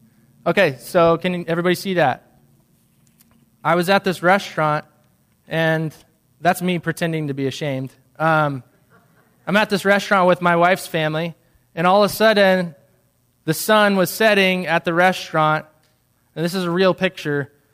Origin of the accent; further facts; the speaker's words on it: Kansas City, United States; So I'm sitting at this, I'm in my hometown, Kansas City, on a Christmas break.